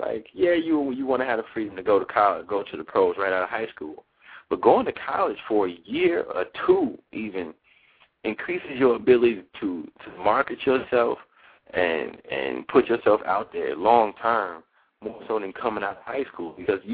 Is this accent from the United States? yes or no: yes; Chicago, Illinois, United States; And I grew up in Chicago during the 80s and early 90s. I was on the south side of Chicago at that time